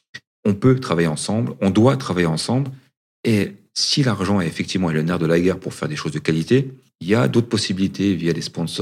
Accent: Grand Est, France; French is a second language; je n'ai pas d'accent, parce que je suis originaire des Vosges, de l'Est de la France.

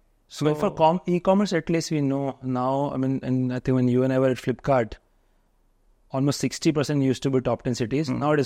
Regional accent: Haridwar, Uttarakhand, India; No, so I grew up in Haridwar.

